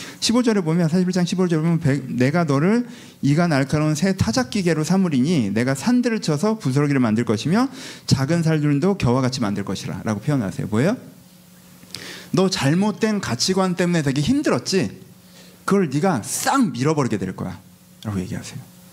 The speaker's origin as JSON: {"language": "Korean", "region": "Seoul", "country": "South Korea", "tie": "born or raised there", "said": "내 고향이 아니라 제 고향은 서울이에요. 근데 원적은 전라도거든요. 부모님이 다 전라도 분이어서."}